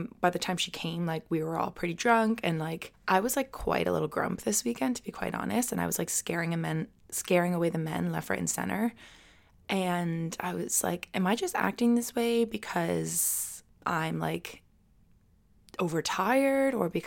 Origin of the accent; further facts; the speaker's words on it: Kingston, Ontario, Canada; the amount of people who looked at me with pity in their eyes when I said I was from Kingston